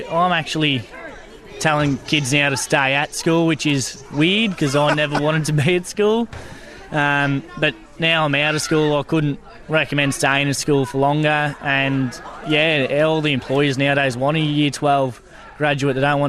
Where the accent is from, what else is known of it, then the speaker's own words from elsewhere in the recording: Elmore, Victoria, Australia; So I'm from Elmore. We're a broadacre enterprise.